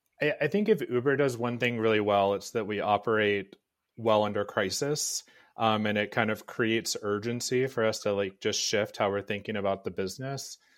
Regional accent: the South, United States; I'm from the South.

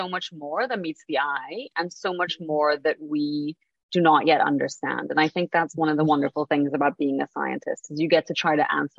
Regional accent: Trinidad & Tobago; So I'm a Caribbean marine biologist. I grew up in Trinidad and Tobago, which is where I am actually now.

